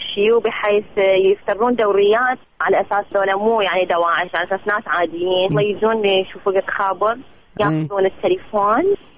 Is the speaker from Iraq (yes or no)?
yes; Mosul, Nineveh, Iraq; moved away as an adult; now in Baghdad, Iraq; أنا بالنسبة لي أهلي كلهم بالموصل، والدتي، إخواني، خواتي، خالاتي كلهم معاني أصلا من الموصل، وتزوجت وجيت البغداد.